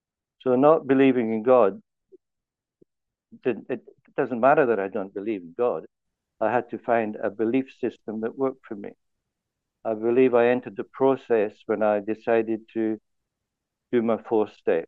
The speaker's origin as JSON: {"language": "English", "town": "Melbourne", "region": "Victoria", "country": "Australia", "said": "I'm from Melbourne in Australia, of course"}